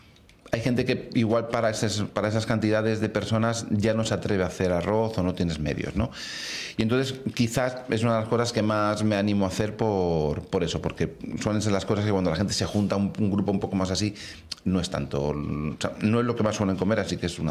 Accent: Córdoba, Andalusia, Spain; Les haría un buen salmorejo de mi tierra, de Córdoba

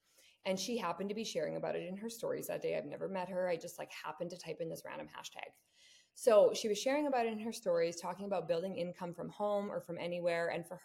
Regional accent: Saskatchewan, Canada; We're from Saskatchewan originally.

